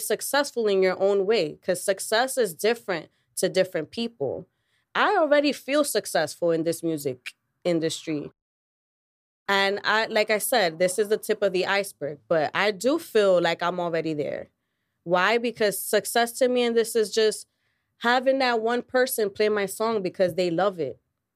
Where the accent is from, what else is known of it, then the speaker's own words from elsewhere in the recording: Harlem, New York, United States; Because, hello, I grew up in Harlem my whole entire life.